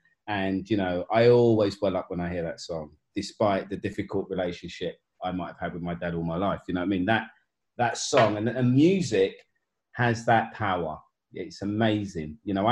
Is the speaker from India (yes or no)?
no; Hackney, London, United Kingdom; We didn't have a lot. We grew up in Hackney.